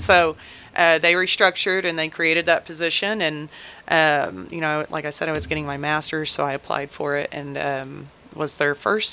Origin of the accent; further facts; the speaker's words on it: Tahlequah, Oklahoma, United States; So I grew up in Tahlequah. I've been there pretty much my whole life. Moved there, I think I was 3, so pretty much forever.